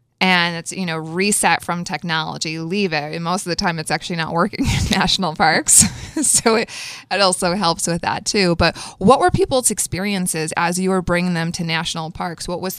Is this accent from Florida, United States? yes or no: no; Connecticut, United States; So I'm from Northwestern Connecticut, grew up in the boonies and absolutely love being outside in nature.